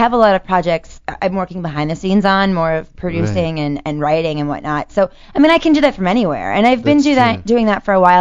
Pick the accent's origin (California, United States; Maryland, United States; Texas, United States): Maryland, United States; moved away as an adult; also born or lived in New York / North Carolina; Well, you know, I grew up in Maryland, and I was there for, 18 years of my life. And then at 18, I was like, peace out, I'm gone.